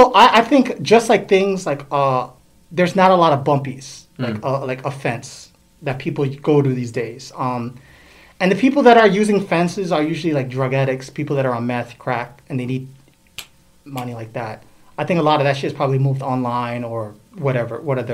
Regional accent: Bronx, New York, United States; And so growing up in the Bronx, once you say you're Ecstasy or YKK, I didn't want anything to do with those people.

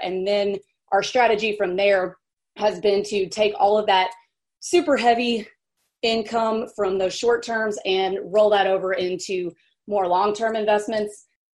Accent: Mississippi, United States; So I grew up in Mississippi.

